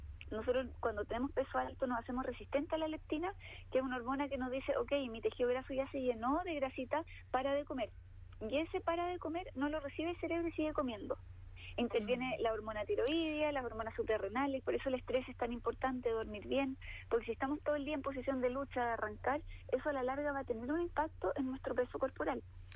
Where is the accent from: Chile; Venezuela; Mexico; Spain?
Chile; esta dismorfia que tenemos como chilenos